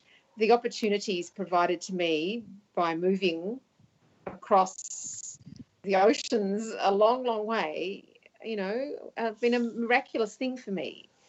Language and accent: English; Australia; being Australian, I speak very little of anything.